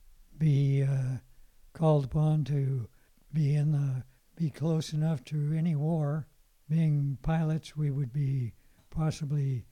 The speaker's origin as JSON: {"language": "English", "region": "California", "country": "United States", "said": "They were going to send me up into New England, and I was from California, so I thought, since my family was here in California"}